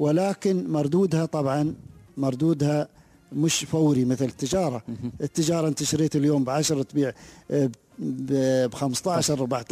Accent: United Arab Emirates; ثقافة عامة موجودة فينا كاماراتيين

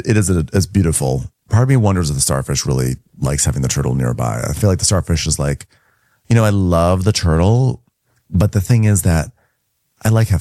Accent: South Africa; Yeah, I lived in South Africa my whole life. You're going to take me back to my home country?

